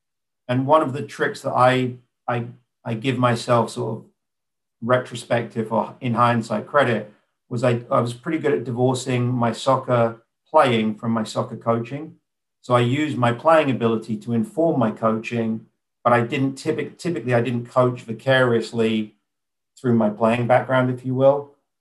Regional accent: United Kingdom; when I was growing up in Great Britain

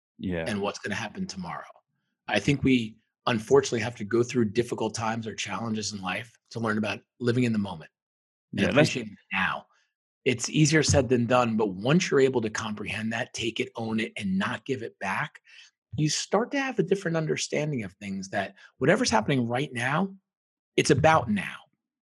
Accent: New York, United States; I grew up outside New York City, but that became my home pretty much instantly.

